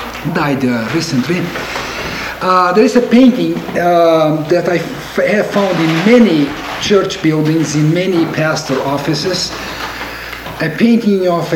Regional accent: Brazil; English is a second language; now in Chicago, United States; I'm from Brazil, and I have been teaching for the last years theology at the Lutheran School of Theology at Chicago.

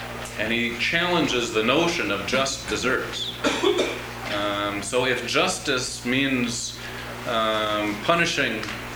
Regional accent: Minnesota, United States; also born or lived in Chicago, Illinois; now in Michigan, United States; When I was growing up in Minnesota, it was a hypothetical issue because Minnesota does not have the death penalty.

